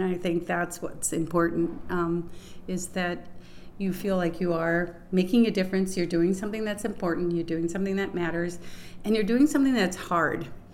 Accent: Encinitas, California, United States; I'm from Encinitas, California.

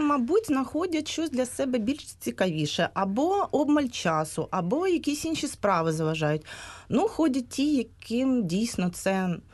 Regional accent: Kyiv, Ukraine; Так, я саме киянка, я вивчала українську тільки у школі. А потім вже навчалася російською

